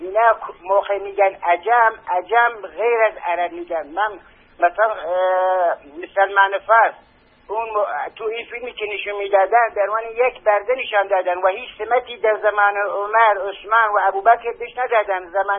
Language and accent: Persian; Iran; کرده الان 40-50 میلیون کرد هستش، ما اصالتا ایرانی هستیم، نژادن اصالتا خب اسلام هستیم، یه بخشمون شیعه بودی